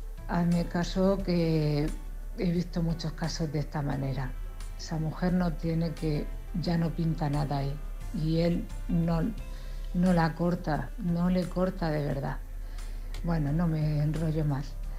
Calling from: Cartagena, Region of Murcia, Spain; de Cartagena.

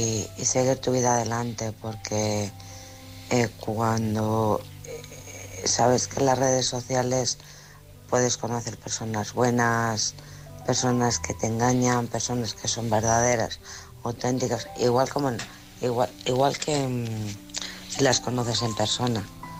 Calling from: Alcorcón, Community of Madrid, Spain; de Alcorcón.

